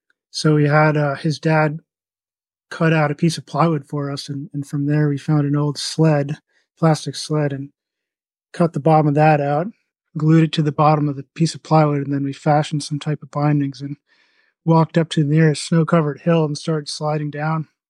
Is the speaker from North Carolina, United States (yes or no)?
no; New York, United States; I grew up in the Northeast, in upstate New York, and I remember some epic nor'easters growing up